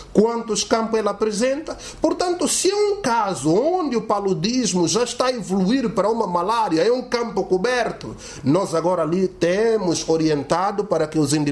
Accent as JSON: {"language": "Portuguese", "country": "Angola", "said": "nascemos em Angola e as nossas doenças também são diferentes."}